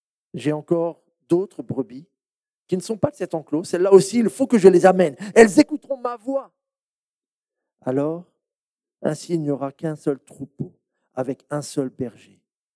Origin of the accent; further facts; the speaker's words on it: Le Mans, Pays de la Loire, France; donc je suis originaire du Mans